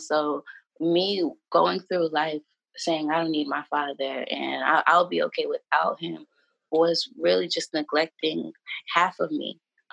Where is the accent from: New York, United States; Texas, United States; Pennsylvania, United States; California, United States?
New York, United States; I also work in child welfare. I'm from New York.